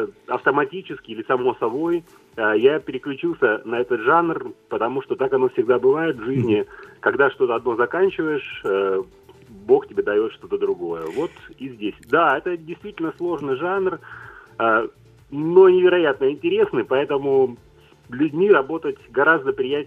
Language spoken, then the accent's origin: Russian; Rostov-on-Don, Rostov Oblast, Russia; И сразу скажу, что я коренной ростовчанин, я родился в Ростове.